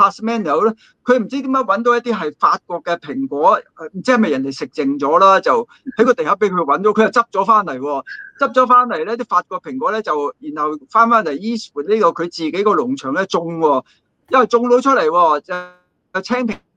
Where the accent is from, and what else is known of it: Hong Kong